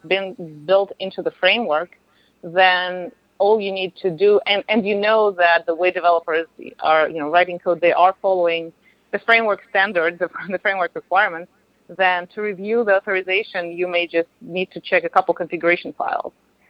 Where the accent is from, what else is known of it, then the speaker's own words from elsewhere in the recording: Russia; moved away; also born or lived in Europe / United States; So, I'm from Russia originally. I worked in Europe. I worked in the U.S.